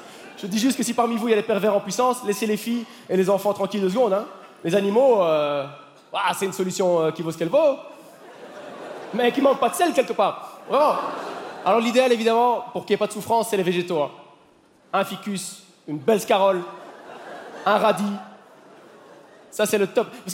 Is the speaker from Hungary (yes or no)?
no; Belgium; Comment ça a été dur pour nous, en tant que Belge, de perdre contre la France en particulier